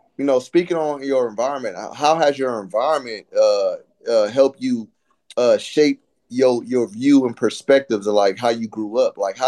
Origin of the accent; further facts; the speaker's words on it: Antioch, United States; We grew up in Antioch. It was supposed to be a suburban area, but it was like a melting pot from everybody from every hood, every block.